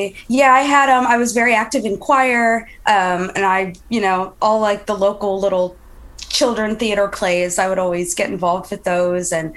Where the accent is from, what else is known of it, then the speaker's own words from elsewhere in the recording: Greenville, Ohio, United States; I was born in Ohio. My childhood was spent mostly in little north of Dayton, Ohio, in a little town called Greenville. It was this very quaint, just Midwestern town right on the border of Indiana.